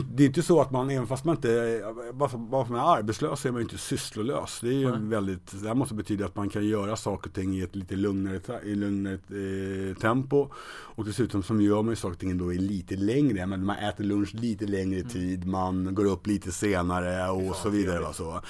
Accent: Stockholm, Stockholm County, Sweden; accent: standard Swedish; Jag kommer från Stockholm. Inte speciellt svårt att lista ut det med min rikssvenska dialekt. Ja. Men Stockholm, Gröndal, och sen har jag varit lite överallt.

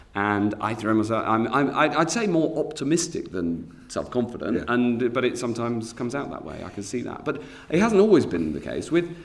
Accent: North West England, United Kingdom; bumped into Owen Paterson, who I knew because I'm from Cheshire and he's next door.

